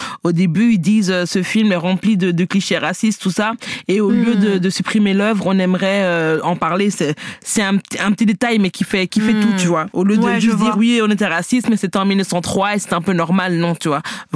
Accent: Belgium; nous, on est belges.

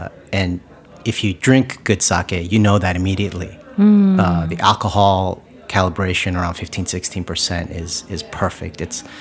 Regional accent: Long Island, New York, United States; I grew up in Long Island, New York. And growing up, I ate very basic Korean food and basic American food.

